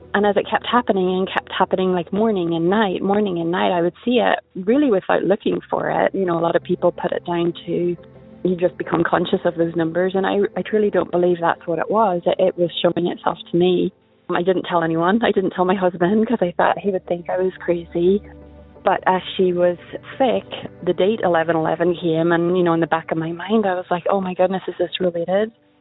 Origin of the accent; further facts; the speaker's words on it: Northern Ireland, United Kingdom; now in Indiana, United States; I'm from Northern Ireland, but I live in Indiana.